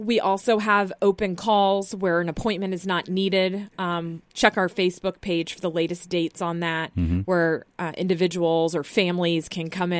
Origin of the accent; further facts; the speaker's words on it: Florida, United States; I do. I mean, I'm from Florida, so that, you know, that helps.